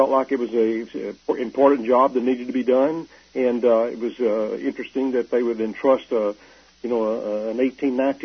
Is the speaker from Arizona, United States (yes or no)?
no; Texas, United States; I was always was born and raised in Texas, and I was a Southern Baptist